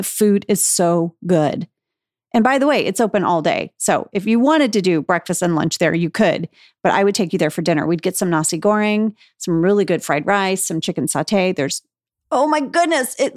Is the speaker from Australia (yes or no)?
no; Indonesia; You guys know I grew up in Indonesia.